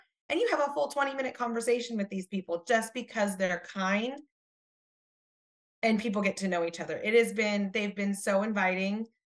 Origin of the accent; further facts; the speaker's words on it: California, United States; The biggest difference, if as a Californian coming here, is the topography.